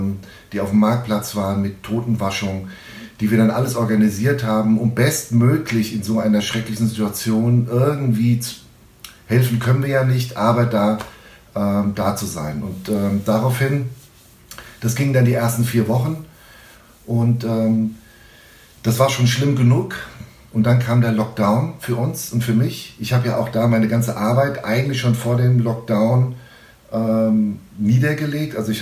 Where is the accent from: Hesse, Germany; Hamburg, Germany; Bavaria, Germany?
Hesse, Germany; Frankfurt; now in Hanau, Germany; also ich wohne ja in Hanau und komme aus Frankfurt.